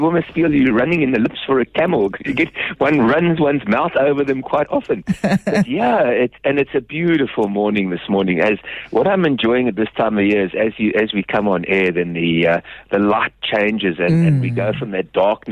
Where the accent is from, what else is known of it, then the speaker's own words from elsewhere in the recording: Port Elizabeth, Eastern Cape, South Africa; I come from Port Elizabeth, so Ado was our closest park that we could go to.